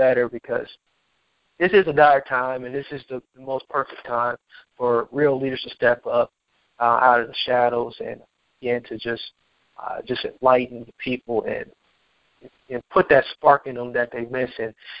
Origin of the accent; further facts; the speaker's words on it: Wisconsin, United States; it's due to the fact that I am pursuing to run for state senator in my hometown of Wisconsin